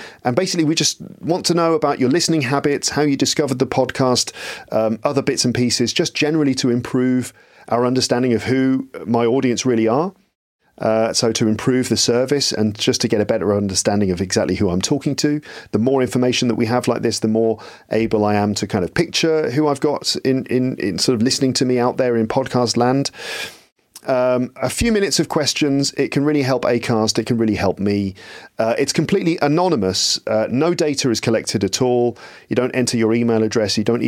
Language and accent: English; England, United Kingdom; now in Paris, France; So Alistair Budge interviewing me about being an Englishman in Paris.